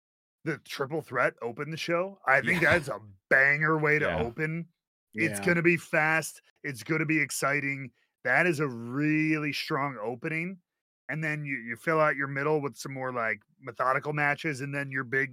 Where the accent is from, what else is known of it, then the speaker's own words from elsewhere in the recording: Chicago, Illinois, United States; And it was all about my hometown Chicago Bulls.